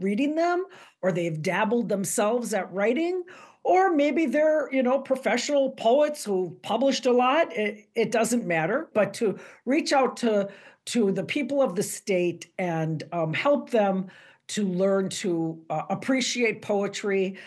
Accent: Milwaukee, Wisconsin, United States; I grew up in Milwaukee as a Mexican-American woman, and so some of them touch on that.

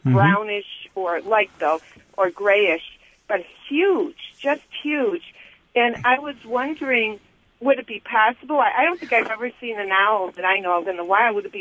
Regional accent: St. Paul, Minnesota, United States; Hi, I'm not in St. Paul. I'm actually in Kenosha.

